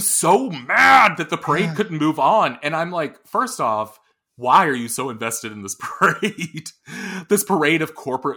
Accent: Rock Hill, South Carolina, United States; I don't consider us a part of Rock Hill, but I grew up in Rock Hill. Mm-hmm. So yeah, I'm right where I grew up.

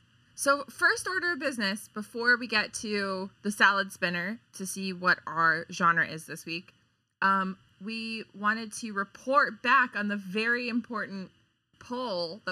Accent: Pittsburgh, Pennsylvania, United States; so I was at work and I got I'm from Pittsburgh and I got a phone call from an unknown Pittsburgh number.

